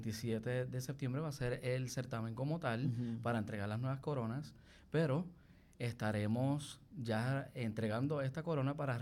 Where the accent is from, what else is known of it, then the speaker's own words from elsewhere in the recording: Lares, Puerto Rico; also born or lived in Arecibo; soy de aquí, de nuestro querido pueblo Lares. Ajá. Aunque nací en Arecibo, pero toda la vida, casi toda la vida he vivido en Lares.